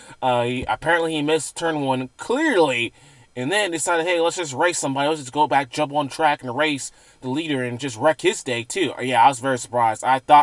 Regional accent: the South, United States; I was raised, born and raised from the South

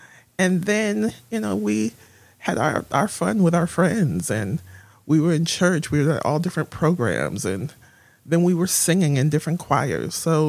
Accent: West Haven, Connecticut, United States; I actually grew up right here in West Haven, Connecticut. Although I didn't go to school there, I went to Sacred Heart in New Haven. And then high school, I was in Milford at Laurelton Hall.

